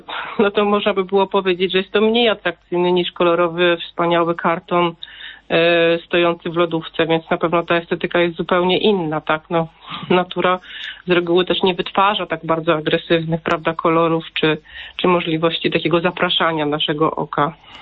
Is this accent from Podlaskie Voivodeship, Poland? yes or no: yes; Podlaskie Voivodeship, Poland; ja wychowałam się w takiej dość malowniczej scenerii Podlasia.